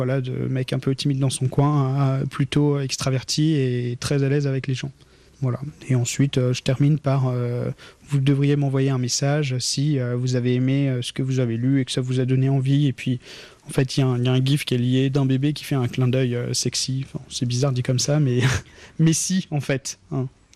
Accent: France; Je dis à propos de moi, je suis français

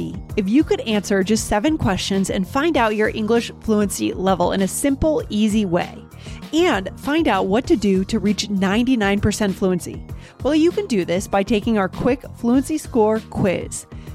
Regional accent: East Coast, United States; it's so different from what I'm used to from the East Coast.

